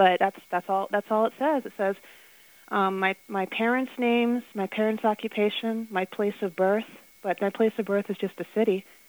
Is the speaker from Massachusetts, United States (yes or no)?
yes; Boston, Massachusetts, United States; born there; I was born in Boston.